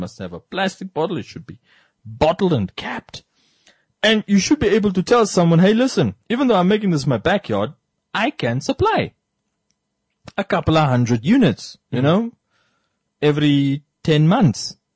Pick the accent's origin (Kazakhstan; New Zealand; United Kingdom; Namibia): Namibia; Rehoboth, Hardap; also born or lived in Windhoek; That's something we grew up with in Rehoboth also. I didn't see it in Windhoek in 1999 when we moved from Rehoboth to Windhoek.